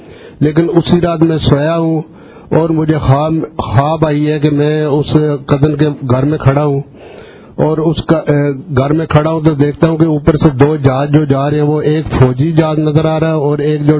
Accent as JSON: {"language": "Urdu", "town": "Kharian", "region": "Punjab", "country": "Pakistan", "tie": "born or raised there", "said": "جنگلات جو ہے گجرات کھاریاں کے سرکاری جو جنگلات ہیں اس کے آگے گاؤں ہے"}